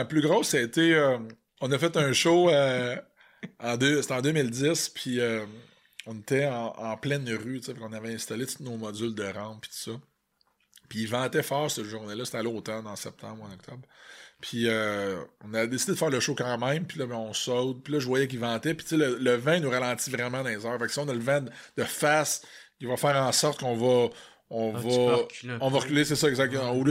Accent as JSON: {"language": "French", "region": "Quebec", "country": "Canada", "said": "Puis, tu sais, je venais de la Mauricie."}